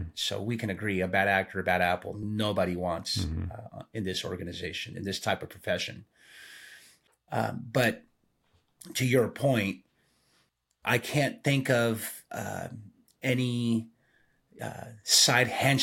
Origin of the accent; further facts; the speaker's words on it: Lima, Peru; moved away; I was born and raised in Lima, Peru, and soccer's my life.